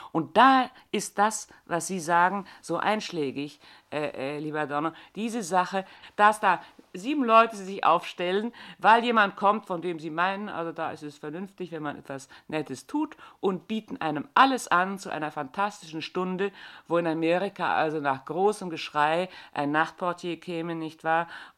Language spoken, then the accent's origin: German; Bavaria, Germany; accent: Bavarian; ich kann schon das Bayerische, gell? Sie kann schon, aber merken tut man es nicht mehr. Ich bin also eine bayerische Landperson